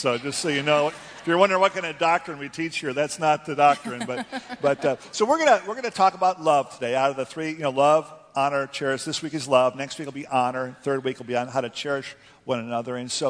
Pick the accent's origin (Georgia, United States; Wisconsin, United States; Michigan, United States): Michigan, United States; Lansing; Yeah, I grew up in Lansing and going to church at the big Methodist church right across from the state capitol.